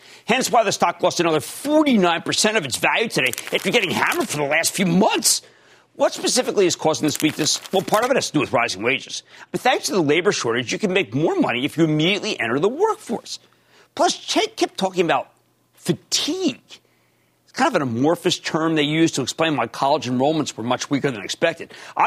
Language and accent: English; New Jersey, United States; Let's go to Vincent in my home state of New Jersey.